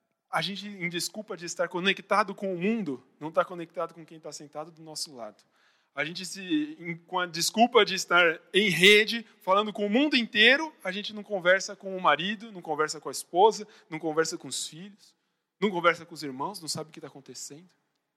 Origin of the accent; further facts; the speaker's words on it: São Paulo, Brazil; Mas agora, como paulistano, ai, ai, ai